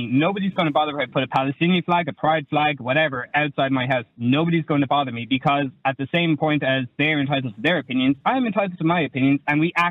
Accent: Ireland; But we are reinforcing it as well by being Irish, by welcoming people, by saying you can come into our country, that you can live with us, that you can work with us, that you can go to school with us.

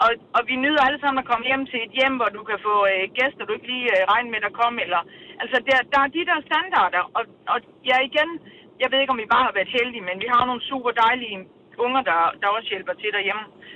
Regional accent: Herrested, Region of Southern Denmark, Denmark

